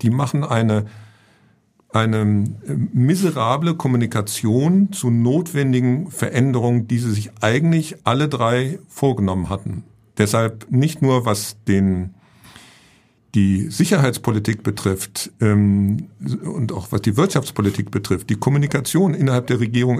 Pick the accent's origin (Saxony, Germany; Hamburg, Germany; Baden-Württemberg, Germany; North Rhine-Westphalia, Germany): Hamburg, Germany; Sie sind Hamburger, ich bin Hamburger, wir kennen den schon ein paar Jahre.